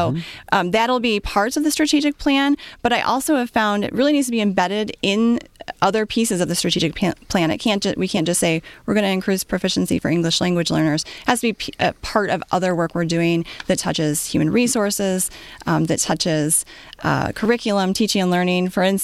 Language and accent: English; Lake Orion, Michigan, United States; I saw a lot of what I recognized growing up in Lake Orion Schools. I also had the perspective of being outside of the state.